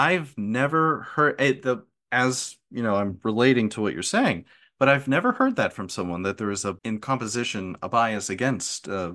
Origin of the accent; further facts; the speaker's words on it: United States; See, I'm American, as you can probably tell from the flatness of my voice